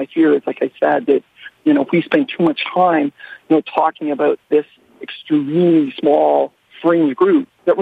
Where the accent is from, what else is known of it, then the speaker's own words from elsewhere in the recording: Canada; now in United States; I'm actually new to the United States. I'm only 2.5 years. I'm Canadian.